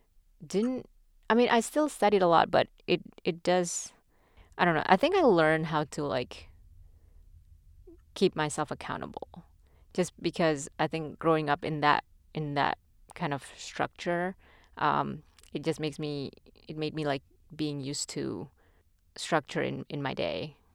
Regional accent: Indonesia; I'm from Indonesia. I was born in Indonesia, but I'm actually Chinese.

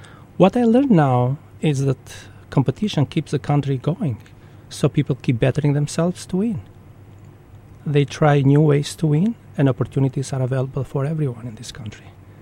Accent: Gjirokastër, Gjirokastër County, Albania; I do really miss Gjirokastra, my city, which I was born and grew up. The streets which I used to play as a child.

